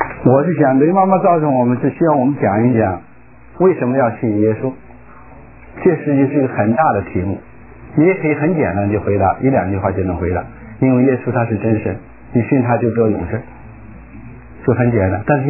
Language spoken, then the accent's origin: Chinese; China; now in United States; 我也是从大陆来的，所以这样的话，我想我们可能有很多方面是共同的，大陆的无神论教育背景一切。